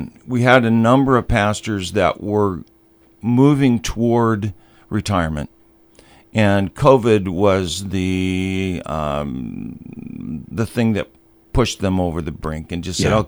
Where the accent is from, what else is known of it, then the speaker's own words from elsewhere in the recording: Bemidji, Minnesota, United States; I grew up here in Bemidji.